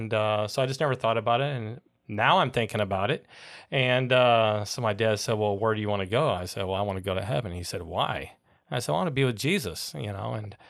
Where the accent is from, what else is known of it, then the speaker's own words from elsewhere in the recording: Illinois, United States; moved away as an adult; also born or lived in New Jersey; now in Melbourne, United States; Yeah, I'm from Illinois originally.